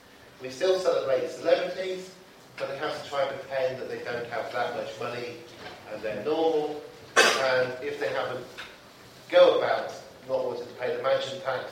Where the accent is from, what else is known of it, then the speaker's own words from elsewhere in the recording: Oxford, South East England, United Kingdom; In the last year, I've moved south back to where I grew up in Oxford